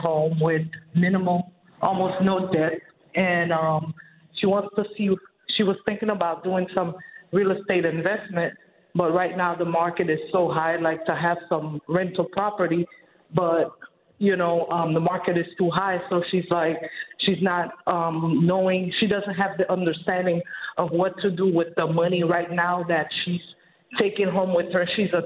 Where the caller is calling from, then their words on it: Miami, Florida, United States; I'm calling from Miami, Florida